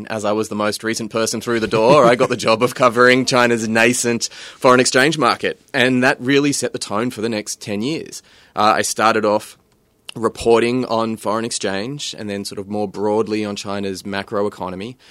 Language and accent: English; Sydney, New South Wales, Australia; also born or lived in Melbourne; Right. Well, I was born in Melbourne and raised in Sydney.